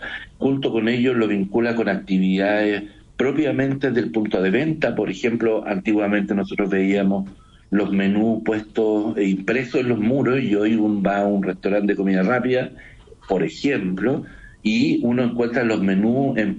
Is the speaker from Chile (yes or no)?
yes; Chile; nosotros como chilenos siempre hemos sido bien reactivos y también bien leales con ese tipo de corriente